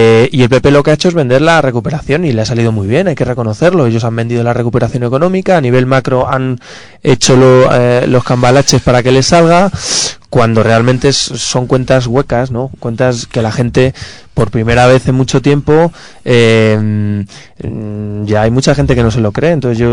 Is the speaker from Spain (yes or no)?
yes; Madrid, Community of Madrid, Spain; No te sientes español como yo, por ejemplo, que soy de Madrid